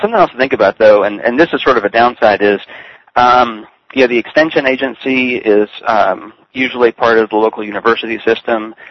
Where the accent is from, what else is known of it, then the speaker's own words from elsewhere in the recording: Richardson, Texas, United States; Yeah, and I was brought up in Richardson, which is a Dallas suburb, so, and I lived in McKinney for a time